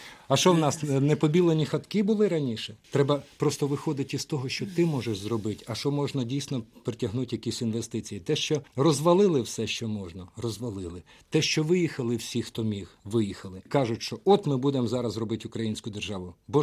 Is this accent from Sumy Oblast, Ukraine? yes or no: yes; Sumy Oblast, Ukraine; Я сам з Сумщини